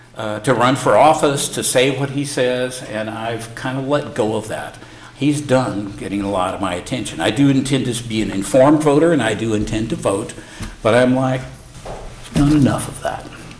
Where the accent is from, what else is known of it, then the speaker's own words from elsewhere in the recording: Oklahoma, United States; I grew up in Oklahoma, I have family down there and in Arkansas, and most of them are Southern Baptists.